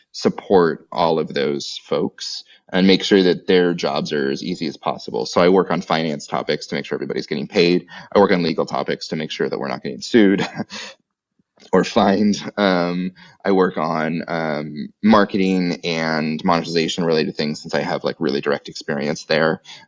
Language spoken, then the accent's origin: English; United States; I'm glad I'm the American who's bringing some profanity into this lovely little podcast.